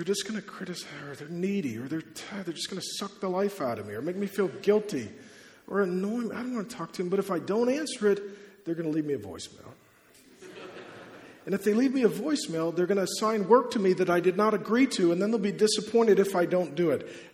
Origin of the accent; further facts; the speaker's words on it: United States; And I seem rude. And I'm American. So to be rude as an American is particularly rude.